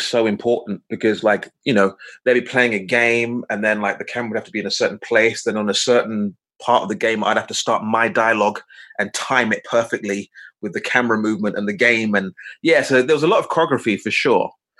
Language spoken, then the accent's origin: English; Loughton, East of England, United Kingdom; I'm from Essex. So I got the Central Line back to Loughton.